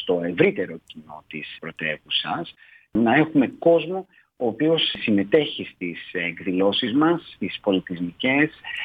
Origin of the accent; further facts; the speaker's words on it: Greece; moved away as an adult; also born or lived in Germany / London, United Kingdom / Poznań, Poland; now in Rome, Italy; Ναι, έχω γεννηθεί στη Γερμανία. Όπως σας είπα, μεγάλωσα στην Ελλάδα.